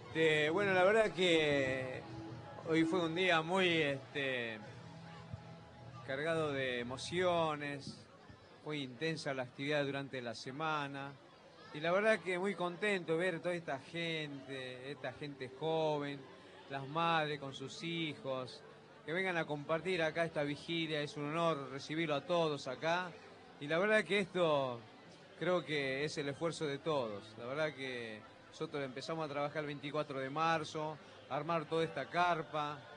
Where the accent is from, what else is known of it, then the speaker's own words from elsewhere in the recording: Jujuy, Argentina; yo la verdad que soy de Jujuy